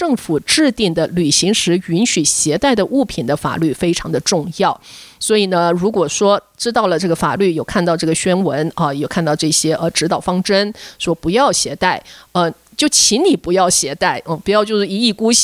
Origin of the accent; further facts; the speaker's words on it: Taiwan; now in California, United States; 我是来自台湾，所以莲雾呢是一个非常好吃的，也是非常想念，可是呢在加州本身呢是比较不容易看到的一种热带水果。